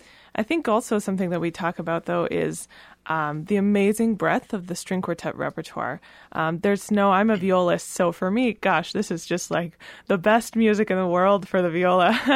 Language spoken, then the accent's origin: English; California, United States; Well, so I grew up in Northern California, a town near San Francisco